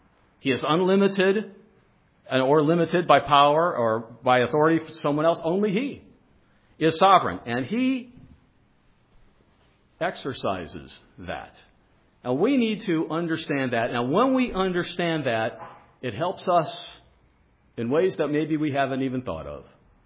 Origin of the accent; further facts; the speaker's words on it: Midwest, United States; I remember when I was growing up in the Midwest, there were sparrows everywhere